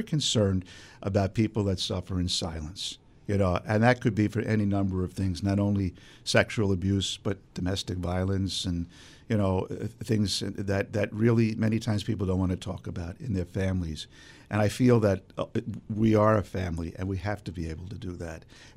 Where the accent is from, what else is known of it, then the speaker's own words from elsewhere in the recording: Brooklyn, New York, United States; accent: Brooklyn; I don't know if you can hear my Brooklyn accent, because I'm originally from Brooklyn